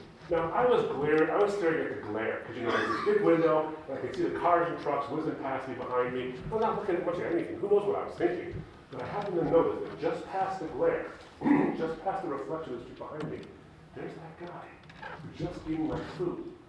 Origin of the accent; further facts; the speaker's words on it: United States; born there; I came from a Muslim background. I was born in the States. I was raised to be proud of being Middle Eastern, being Arab, and being Muslim as well. So I was an ethnic and religious minority.